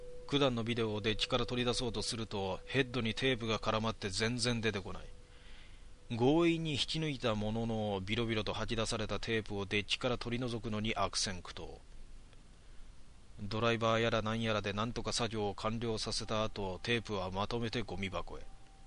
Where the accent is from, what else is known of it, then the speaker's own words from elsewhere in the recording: Kanagawa, Japan; まあ自分は神奈川の人間なんでわかるんですけど